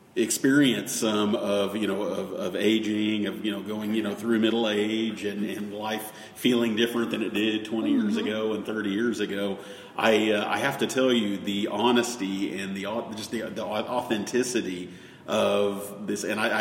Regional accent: Tulsa, Oklahoma, United States; I know what I'm born and raised in Tulsa, not that this is about me

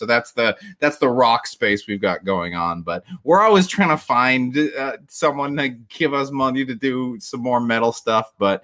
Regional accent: Canada; as a Canadian

